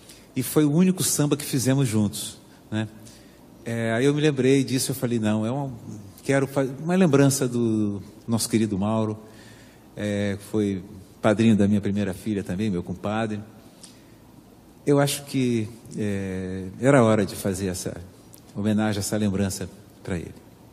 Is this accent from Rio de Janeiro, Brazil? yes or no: yes; Rio de Janeiro, Brazil; born there; lá do Rio de Janeiro, de samba, do bairro assim, onde eu nasci, Botafogo